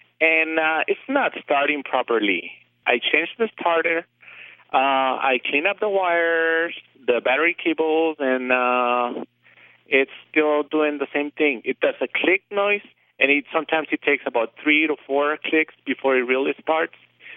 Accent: New Mexico, United States; Well, I'm from San Lampar, New Mexico.

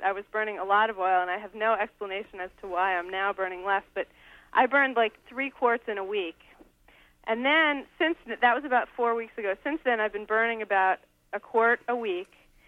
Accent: Marlton, New Jersey, United States; Marlton, New Jersey. It's just over the bridge from Philadelphia.

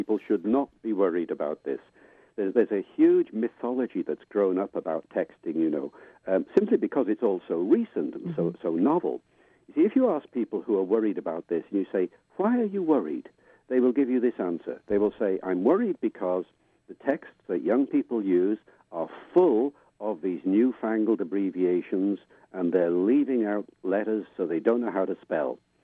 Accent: Wales, United Kingdom; I grew up with Welsh as a second language when I grew up in Wales here once upon a time.

